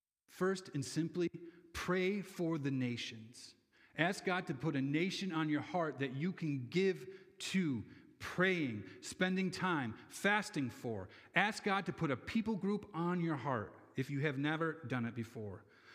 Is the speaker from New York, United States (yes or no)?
yes; New York, United States; One boy from Central New York touched the lives of teenagers in Israel.